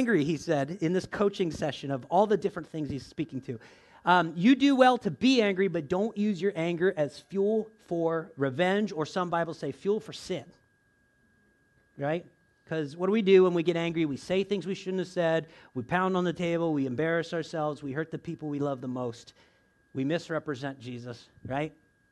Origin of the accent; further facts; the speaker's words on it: Florida, United States; Hey, I'm from Florida, and you know what? Hey, there was a lot of that going on down there.